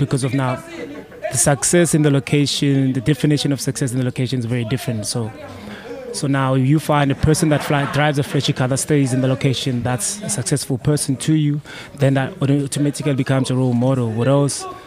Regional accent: Soweto, Gauteng, South Africa; We're from Soweto. So for us to come back here and share stories with the boys actually from Soweto

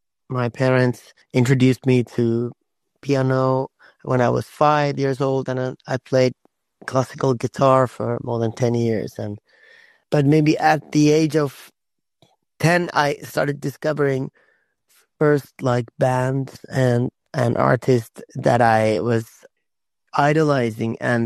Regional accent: Finland; also born or lived in United States; I'm in Finland. I recently moved back to my home country, Finland. I lived 11 years abroad. I lived in America, in different states, and I'm happy to be back in Europe and in Finland.

